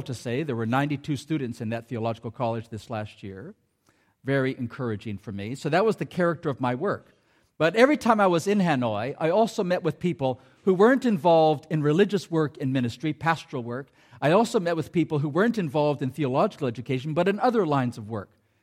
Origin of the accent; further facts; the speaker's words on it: Ecuador; I grew up in Ecuador.